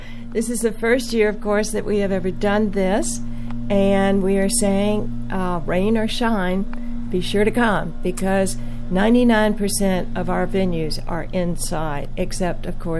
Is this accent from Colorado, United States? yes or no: no; Louisville, Kentucky, United States; also born or lived in Lexington; I am from Louisville. I lived in Lexington with my husband for about 10 years, And we came back to Louisville about 20 years ago.